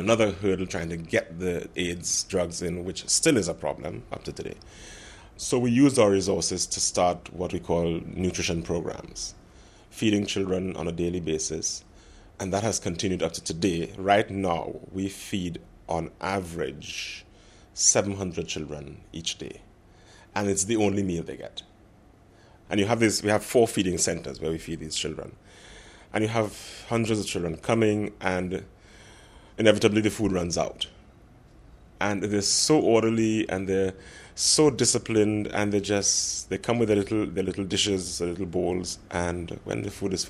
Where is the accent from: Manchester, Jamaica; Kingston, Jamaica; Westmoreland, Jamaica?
Kingston, Jamaica; I am from Kingston, Jamaica.